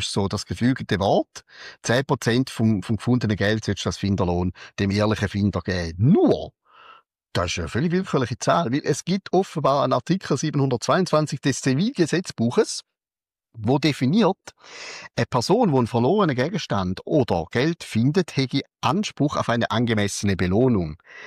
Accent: Valais, Switzerland; Ich bin Walliser, auch wenn man mir es nicht mehr angehört. Das sind meine Wurzeln, mein Heimatort und meine ganze Familie, väterlicherseits, ist im Wallis.

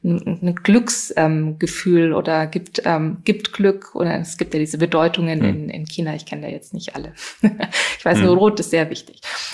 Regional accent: Germany

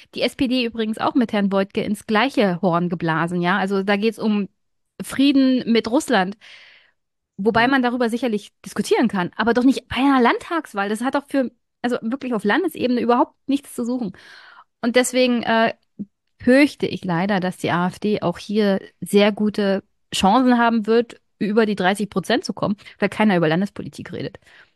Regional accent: Brandenburg, Germany; was mich super stört als Brandenburgerin auch

